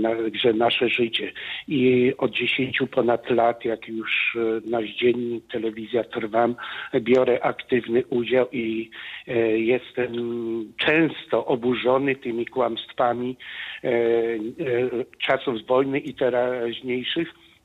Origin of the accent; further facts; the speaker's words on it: Pomeranian Voivodeship, Poland; now in Germany; jestem od 1988 roku w Niemczech, koło Kolonii. Pochodzę z Kaszub. Z Kaszub